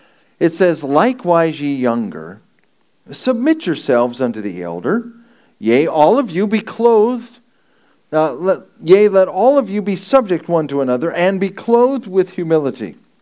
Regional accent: California, United States; born there; I was born in California, and I have a great burden for California.

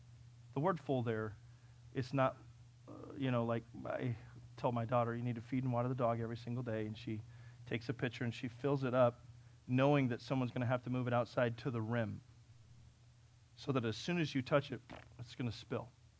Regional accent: California, United States; But that's not where I'm from. I'm from California.

